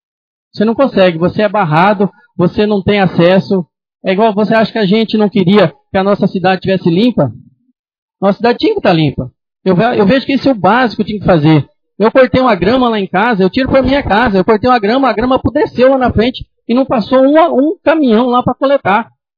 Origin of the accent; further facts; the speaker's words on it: Fátima do Sul, Mato Grosso do Sul, Brazil; desde a cidade de Fátima do Sul, da onde eu nasci e me criei, sempre fui envolvido na política.